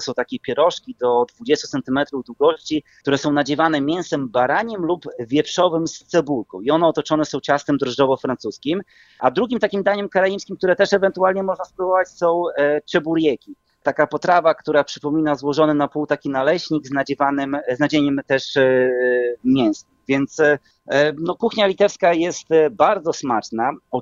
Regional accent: Suwałki, Podlaskie Voivodeship, Poland; urodziłem się i wychowałem w Suwałkach

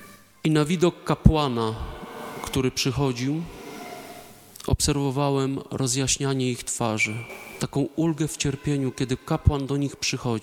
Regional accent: Masovian Voivodeship, Poland; Ja pochodzę z Kurpiowszczyzny. To już granica z warmińsko-mazurskim województwem.

